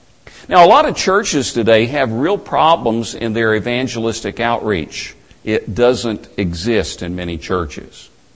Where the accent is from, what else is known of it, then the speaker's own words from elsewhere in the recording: Tennessee, United States; now in Huntsville, United States; Now down south, where I live now, I live in Huntsville, Alabama. I grew up in East Tennessee.